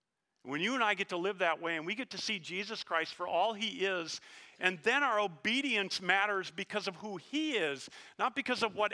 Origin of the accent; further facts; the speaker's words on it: Minnesota, United States; They found out I was from Minnesota.